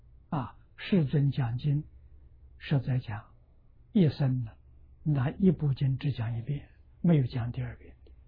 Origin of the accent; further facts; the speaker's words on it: China; 我们中国人算虚岁，外国人算实足年龄